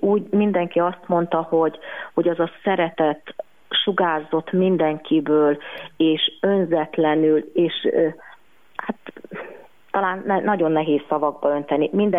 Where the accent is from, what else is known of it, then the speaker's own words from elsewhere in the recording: Great Hungarian Plain, Hungary; mert mi alföldi gyerekek vagyunk